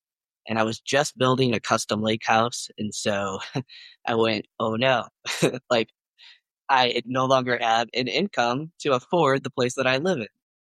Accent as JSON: {"language": "English", "region": "Midwest", "country": "United States", "lives_now": "Boulder, United States", "said": "No, I'm originally from the Midwest of the United States, but I live in Boulder, Colorado."}